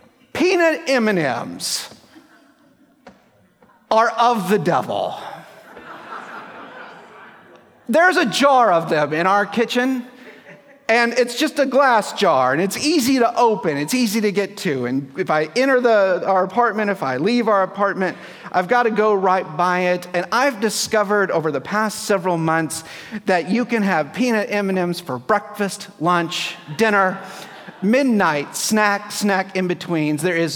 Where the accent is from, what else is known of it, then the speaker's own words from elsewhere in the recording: the South, United States; As a Southerner, in fact, there are three words.